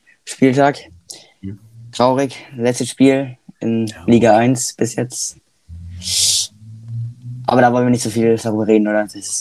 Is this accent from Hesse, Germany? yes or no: yes; Frankfurt, Hesse, Germany; Das freut uns doch als Frankfurter.